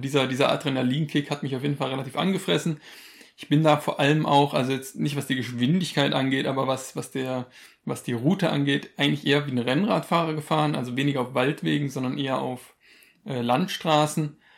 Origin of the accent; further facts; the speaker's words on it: Steinen, Baden-Württemberg, Germany; Ja, ich bin in Steinen aufgewachsen, das sich selbst mit dem Titel Tor zum Südschwarzwald bewirbt.